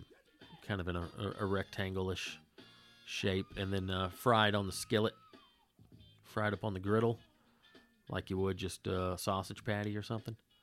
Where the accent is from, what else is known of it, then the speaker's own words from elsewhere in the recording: Pismo Beach, California, United States; I grew up in the Pismo Beach area, and we had a legend about a ghostly little witch lady in the woods of Halcyon, California.